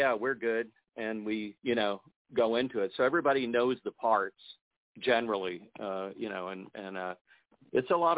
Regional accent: Louisiana, United States; I'm from Louisiana, so in Louisiana, when you played a gig, you had the club all night usually.

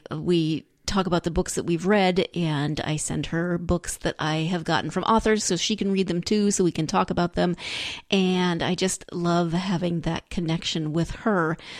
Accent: Montana, United States; My hometown is about 1,000 people, and I was convinced that my mom's hometown was a city, even though no one outside of Montana would consider Libby, Montana a city.

